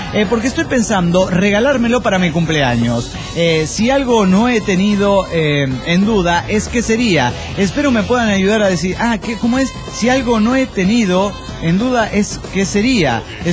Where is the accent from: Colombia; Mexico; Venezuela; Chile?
Mexico; Tijuana, Baja California; soy antisemita de Tijuana, Baja Califas.